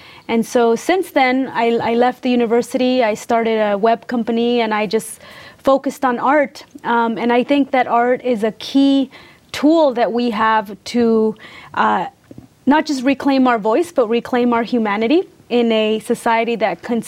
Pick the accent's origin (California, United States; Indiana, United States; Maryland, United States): California, United States; Oakland; Yeah, well, I grew up in Oakland, which was also the home of the Black Panther Party.